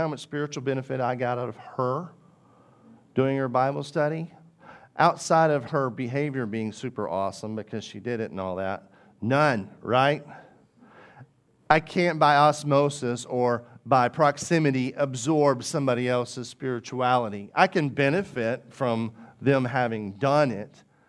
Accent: Arkansas, United States; I grew up in Arkansas.

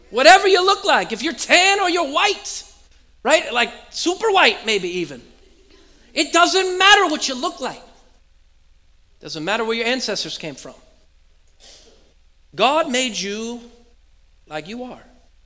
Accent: West Coast, United States; born there; I was born on the West Coast, and I was born in 1982

